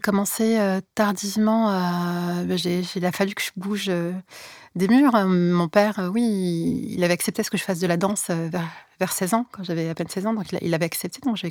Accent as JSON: {"language": "French", "town": "La Courneuve", "region": "Île-de-France", "country": "France", "tie": "born or raised there", "said": "En fait, j'ai grandi précisément à la Courneuve, dans le 93. Et j'ai grandi dans une cité en 93."}